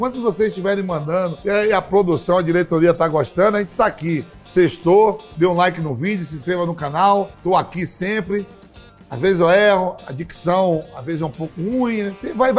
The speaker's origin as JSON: {"language": "Portuguese", "region": "Bahia", "country": "Brazil", "said": "eu não canto nada, não sei, toco nenhum instrumento, sou baiano, toco."}